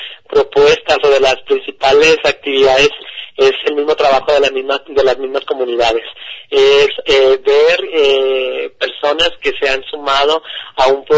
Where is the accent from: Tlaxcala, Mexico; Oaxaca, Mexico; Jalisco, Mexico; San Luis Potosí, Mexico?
Jalisco, Mexico; El Grullo; yo vengo del Grullo